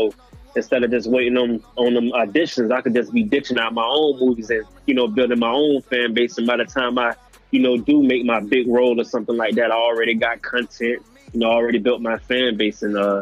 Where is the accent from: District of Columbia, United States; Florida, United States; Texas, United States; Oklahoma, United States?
Florida, United States; Fort Lauderdale; I grew up in Lauderdale, you feel me? 954 Broward County, all that good shit.